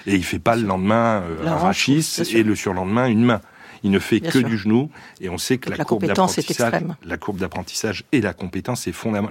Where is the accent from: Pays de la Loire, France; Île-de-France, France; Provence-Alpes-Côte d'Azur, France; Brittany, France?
Brittany, France; Non, je suis breton en plus.